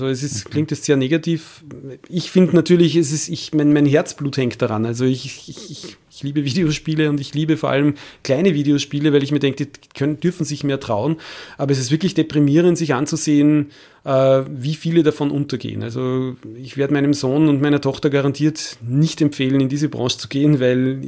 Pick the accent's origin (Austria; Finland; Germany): Austria; sage ich als Österreicher.